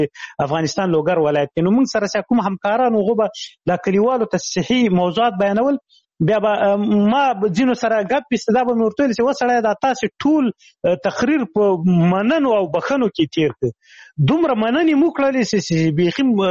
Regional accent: Khyber Pakhtunkhwa, Pakistan; ما ماشومتوب په شمشتو کې تیر کړی، شمشتو مهاجرینو کمپوس هغه دی هغه پخواني جهادي رهبرانو ندیو رهبر کمپو مشهور کمپو زه په هغه کې لوی سوی یم.

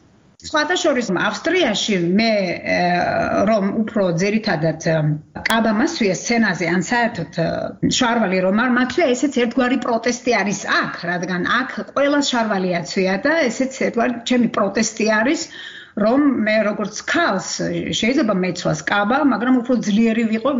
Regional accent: Kakheti, Georgia; moved away as an adult; now in Austria; საერთოდ არანაირი აგრესია არ ყოფილა, არა მარტო ზუგდიდში, არამედ ჩემ სოფელში, კახეთში, სადაც მე დაიბადე და გავიზარდე.

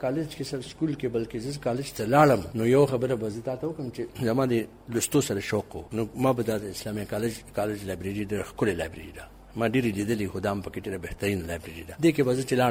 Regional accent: Mattah Mughal Khel, Khyber Pakhtunkhwa, Pakistan; زه د چارسدې ضلع لوی کلی دی مټه مغول خیل دا هغه اوسیدونکو او زه په 1920 بختم کې پیدا شوم

